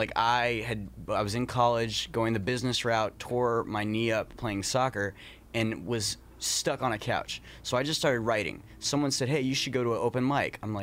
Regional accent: San Jose, California, United States; also born or lived in Maine; I was born in San Jose and then moved immediately to Maine.

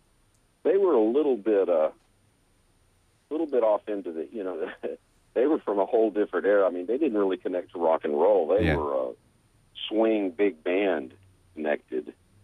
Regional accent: San Antonio, Texas, United States; also born or lived in Corpus Christi; Well, I grew up in San Antonio, Texas, in Corpus Christi, Texas, and then kind of moved around to various different places within Texas.

